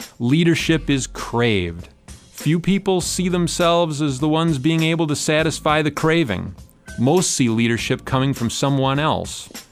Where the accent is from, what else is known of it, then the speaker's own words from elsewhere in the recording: Wisconsin, United States; I've crisscrossed the countryside in my home state.